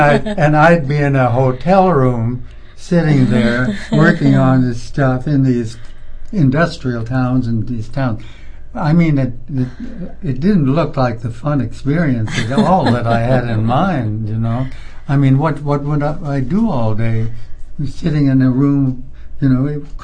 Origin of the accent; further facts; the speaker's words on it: Amana, Iowa, United States; I'm from the Amana colonies, which everyone in Fairfield, I think, knows. It's only about an hour from here. But it was an idyllic, rural, small town, spiritual community, and still is, only now it's not so much communal.